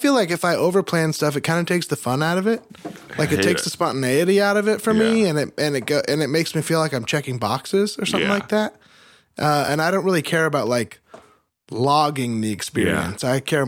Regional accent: United States; accent: American; I'll feel like people hearing my American accent will make me stand out a little bit.

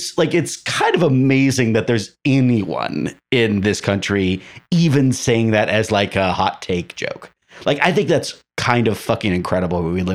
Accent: Florida, United States; I'm from Florida, and I'm a member of an organization called Dream Defenders

